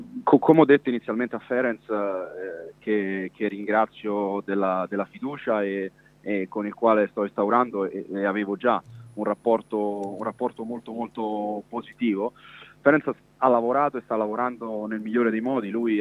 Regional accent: Rome, Lazio, Italy; E sì, io sono romano.

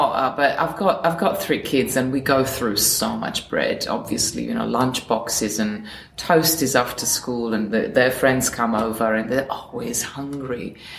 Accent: Milan, Lombardy, Italy; now in Australia; I was born and raised in Milan.

